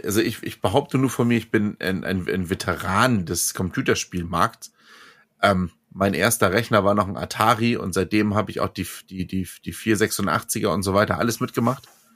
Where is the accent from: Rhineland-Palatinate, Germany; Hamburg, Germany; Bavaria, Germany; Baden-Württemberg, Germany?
Hamburg, Germany; wir beide wissen ja, worüber wir sprechen als Hamburger Jungen.